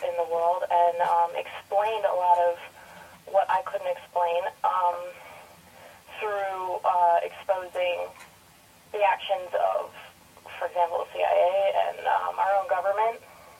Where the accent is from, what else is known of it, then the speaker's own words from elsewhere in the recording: Lancaster, Pennsylvania, United States; I am from Lancaster City, which is like an hour and a half from Philly, and the movement's strong there.